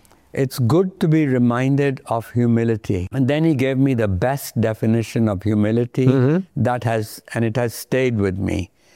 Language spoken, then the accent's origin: English; Faisalabad, Punjab, Pakistan; born there; Yes, I was born in Lalpur. Lalpur, of course, is now called Faisalabad.